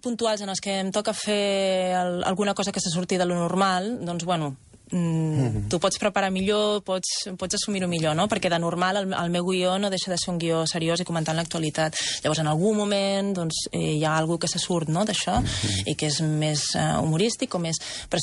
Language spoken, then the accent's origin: Catalan; Granollers, Catalonia, Spain; I mira que tenim la mateixa edat i hem estat tota la vida a Granollers, diguéssim, estudiant i tot.